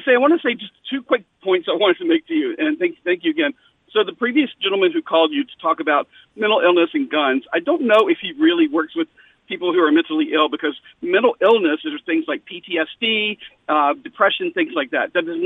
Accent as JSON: {"language": "English", "region": "Deep South", "country": "United States", "said": "so I'm from the Deep South, right? And so the conservatism that I grew up around, very different from that here in the Northeast that we see, right?"}